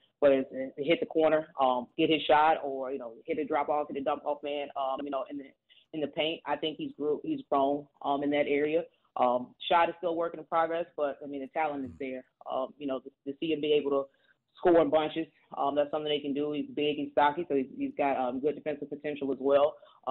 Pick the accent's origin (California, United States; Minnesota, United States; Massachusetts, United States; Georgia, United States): Georgia, United States; Atlanta; Like you said, you know, started here, born and raised in Atlanta. Started my career out in Phoenix as an intern.